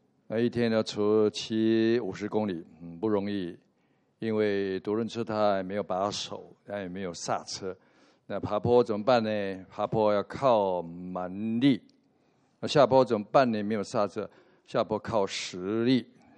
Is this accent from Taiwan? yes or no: yes; Taiwan; 今天我们从台湾来的一批老师跟学生能够来到这里